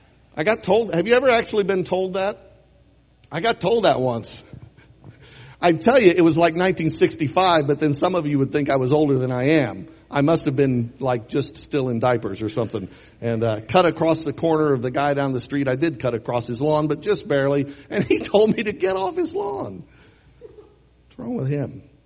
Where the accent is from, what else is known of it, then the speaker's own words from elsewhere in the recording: Missouri, United States; I've actually lived in Kansas longer than I lived in my home state of Missouri.